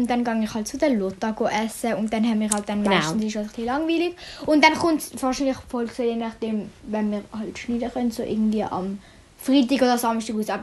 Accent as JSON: {"language": "German", "country": "Switzerland", "said": "Wir kommen beide aus der Schweiz, Kanton werden wir nicht sagen."}